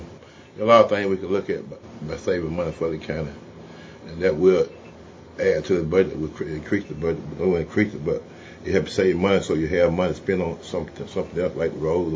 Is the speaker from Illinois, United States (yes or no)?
no; Bainbridge, Georgia, United States; I grew up in Bainbridge, correct, in Vader, Georgia, and north of here, about 15, 20 miles.